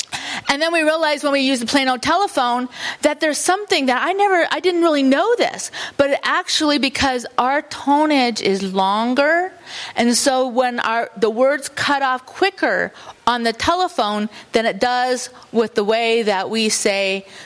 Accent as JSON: {"language": "English", "town": "Haines", "region": "Alaska", "country": "United States", "said": "I come from the Raven House, the Raven Sockeye House, and I come from Deshu, a small village in Alaska, which means the end of the trail. But in non-native terms, they call it Haines, Alaska."}